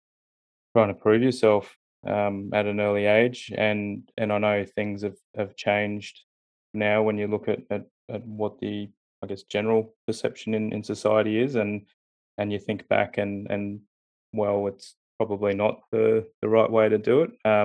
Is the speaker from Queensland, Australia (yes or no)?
yes; Brisbane, Queensland, Australia; also born or lived in Sydney; my parents are immigrants, and mm-hmm. Yeah, so I was born in Sydney but moved up to Brisbane when I was about 2.